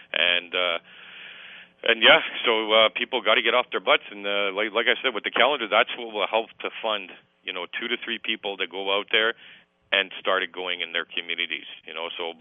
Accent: Montreal, Quebec, Canada; I'm born and raised in Montreal and grew up in the concrete jungle

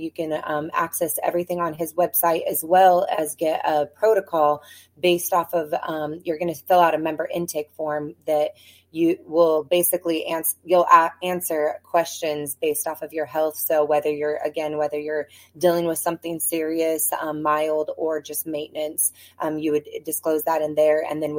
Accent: Salt Lake City, Utah, United States; I grew up in Salt Lake City, Utah, so I'm not foreign to the snow

